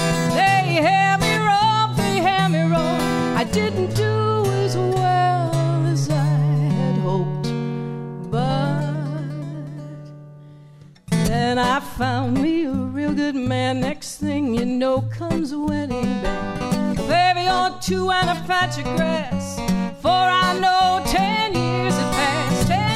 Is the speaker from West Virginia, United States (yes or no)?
yes; Wheeling, West Virginia, United States; I grew up in Wheeling, West Virginia, which is not exactly a hotbed of activity, and I couldn't wait to get out of there.